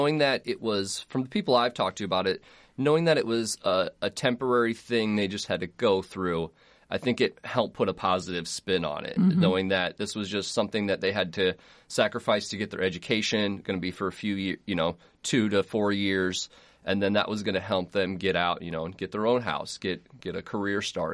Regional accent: Ames, Iowa, United States; I told someone I was from Ames

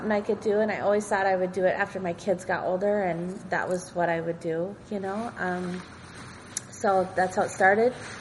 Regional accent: Nevada, United States; and I'm from Nevada.

